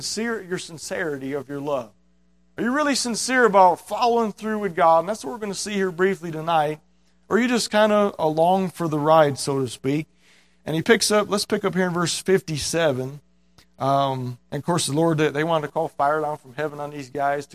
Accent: United States; And as Americans, I'm an American. It was hard to leave the house, hard to leave the business.

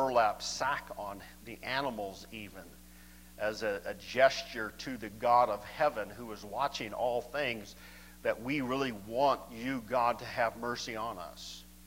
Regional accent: Hammond, Indiana, United States; I grew up over here in Hammond, Indiana.

